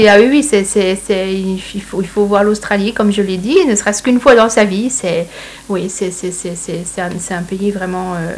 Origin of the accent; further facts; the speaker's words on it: France; Bon, je suis française, c'est sûr